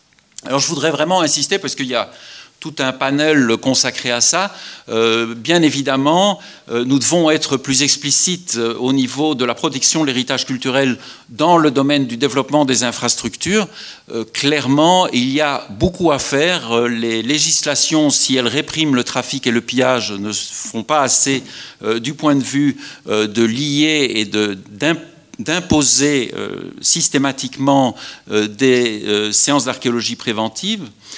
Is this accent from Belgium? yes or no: yes; Belgium; Je peux dire 76 puisqu'on est en Suisse et que je suis belge.